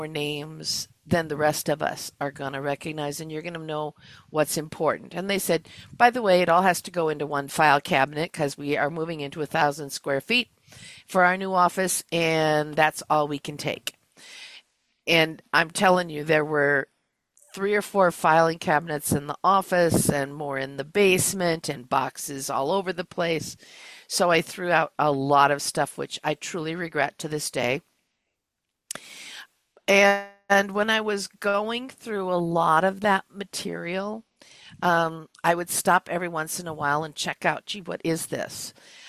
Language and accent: English; North Dakota, United States; also born or lived in Minnesota, United States; I grew up in the blind community. I was raised in North Dakota and Minnesota.